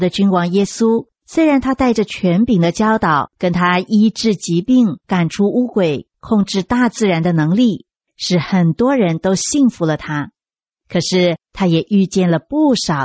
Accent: China; 我们中国人说啊，君无戏言，一个王说了话就要算话。

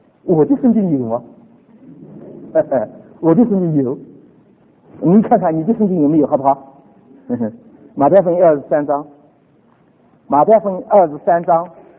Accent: China; 我们中国人说民众趋安众美

